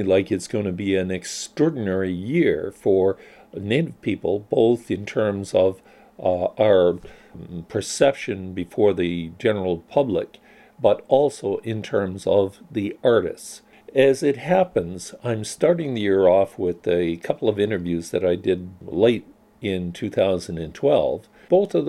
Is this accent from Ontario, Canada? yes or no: yes; Toronto, Ontario, Canada; I was raised actually in the West End of Toronto